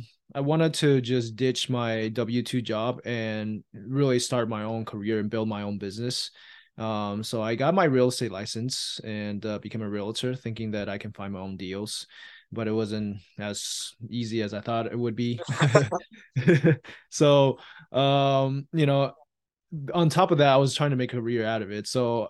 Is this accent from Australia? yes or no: no; Taiwan; I was born and raised in Taiwan, and with the saver's mentality, that's how I was raised by my parents.